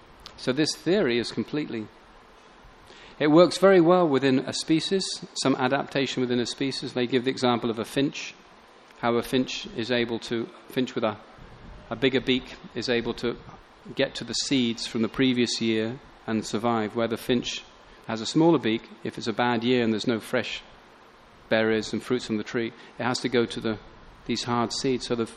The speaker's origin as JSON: {"language": "English", "region": "England", "country": "United Kingdom", "said": "So if you, I give anyone £1 million, because I'm English, pounds"}